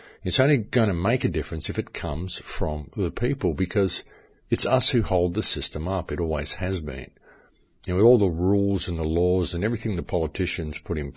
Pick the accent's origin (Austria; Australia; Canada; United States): Australia; I'm from Australia and I can't help it.